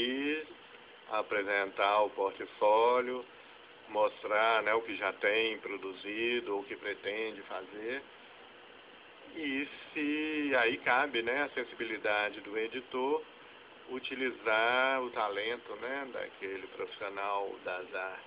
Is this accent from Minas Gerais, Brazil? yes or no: yes; Belo Horizonte, Minas Gerais, Brazil; also born or lived in France; eu voltei para a minha terra, para Belo Horizonte.